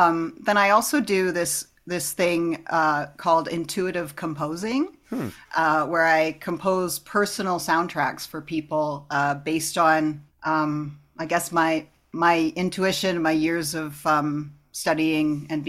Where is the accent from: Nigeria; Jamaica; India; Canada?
Canada; also born or lived in United States; So long story short, I'm Canadian. I grew up here mostly other than living in the States for a few years here and there. But I don't feel super Canadian because I was raised by Americans.